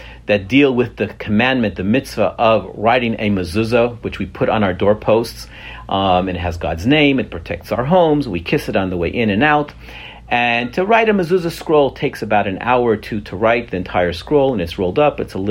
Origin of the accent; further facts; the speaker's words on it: Israel; I think when I was about 7 or 8 years old, I grew up in Israel, and not really observant at that time